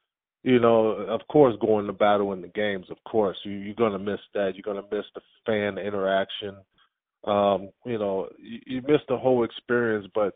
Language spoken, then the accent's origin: English; Pasadena, California, United States; also born or lived in Glendora; Well, I'm originally from Pasadena.